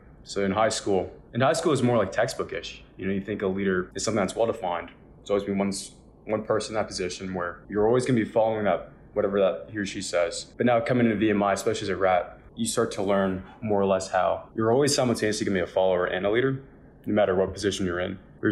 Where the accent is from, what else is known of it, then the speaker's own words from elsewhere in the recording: New Jersey, United States; I grew up in New Jersey my whole life. I've moved around 5 times, but it's always been Central New Jersey.